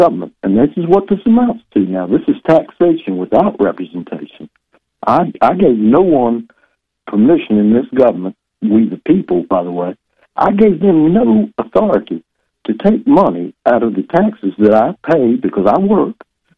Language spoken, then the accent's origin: English; Deep South, United States; I am a Roman Catholic. I was born and raised in the Deep South in the Baptist bottle bed, so that wasn't so easy.